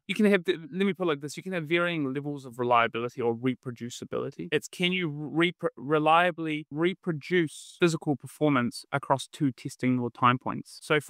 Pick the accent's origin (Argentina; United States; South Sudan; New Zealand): New Zealand; also born or lived in Wollongong; I am originally from New Zealand, from the South, not the Deep South